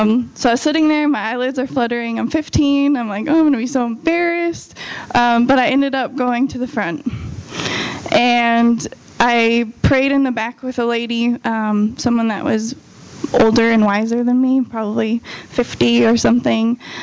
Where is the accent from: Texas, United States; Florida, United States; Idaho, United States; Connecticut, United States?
Idaho, United States; I grew up in Idaho. So anyone from Idaho? Oh, sweet. Okay, one out of a million. we do grow potatoes there.